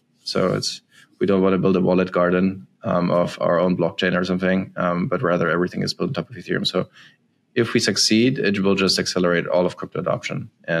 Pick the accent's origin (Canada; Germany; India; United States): Germany; Bavaria; So I grew up in Germany, somewhat close to Munich, so southern Germany.